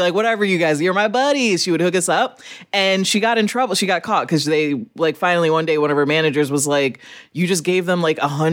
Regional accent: Rockford, Illinois, United States; And I grew up relatively poor, so Red Lobster was very fancy for my family. Mm-hmm. And I grew up in Rockford, Illinois, where that is one of the finer options

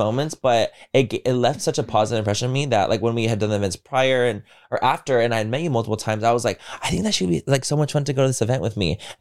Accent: Chula Vista, California, United States; growing up in Chula Vista, I was used to like a Mexican accent all the time.

